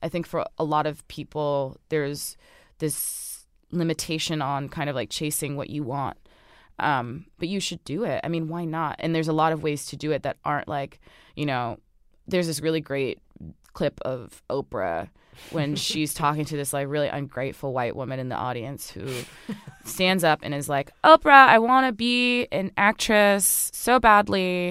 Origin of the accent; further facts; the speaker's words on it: Orange, New Jersey, United States; I grew up on Sterling Avenue in Orange, New Jersey, and like, very unassuming person always my entire life